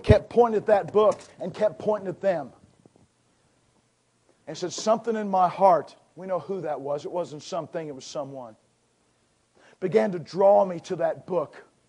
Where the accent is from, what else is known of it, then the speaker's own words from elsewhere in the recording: Middletown, Ohio, United States; I'm just a Midwestern kid. I grew up not far from here. I grew up near Cincinnati. Grew up in a place called Middletown.